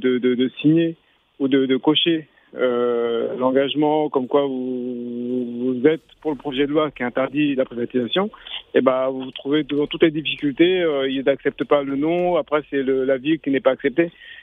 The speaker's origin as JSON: {"language": "French", "country": "Mali", "said": "Alors je suis bien africain même si je mis comme … Je suis malien d'origine"}